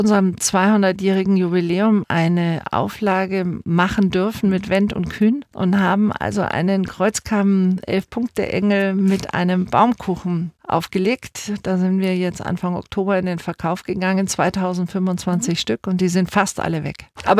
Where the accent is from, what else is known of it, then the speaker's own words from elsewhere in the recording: Munich, Bavaria, Germany; ich bin als Kind in der Backstube groß geworden in München. Wir haben früher oben drüber gewohnt und später habe ich dort immer gearbeitet.